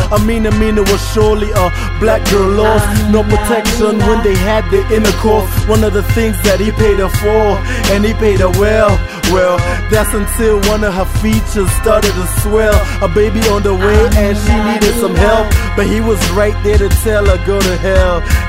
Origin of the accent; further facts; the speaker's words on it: Kampala, Central Region, Uganda; Yo, growing up in Kampala, Uganda, there was this one game my older sister and her friends used to play that stuck with me.